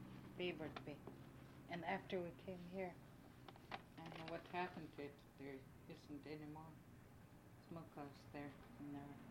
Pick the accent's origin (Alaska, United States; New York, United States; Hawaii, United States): Alaska, United States; Angoon; I grew up in Angoon.